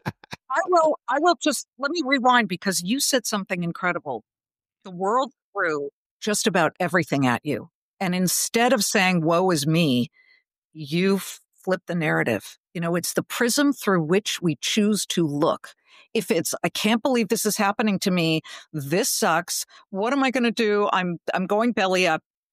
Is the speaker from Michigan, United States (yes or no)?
no; Beverly Hills, California, United States; I grew up in Beverly Hills and I deserved it.